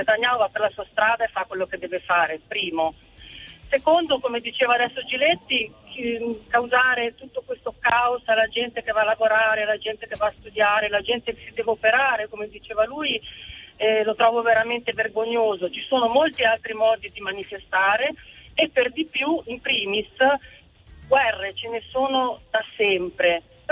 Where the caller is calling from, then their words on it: Trentino-Alto Adige, Italy; Siamo dal Trentino